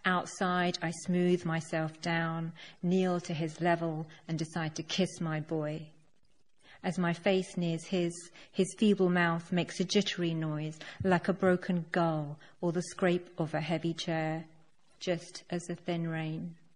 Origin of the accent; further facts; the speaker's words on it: India; I'm an Indian poet, and I sort of sometimes feel that there's an obligation that you have if you're from a particular place to write about particular things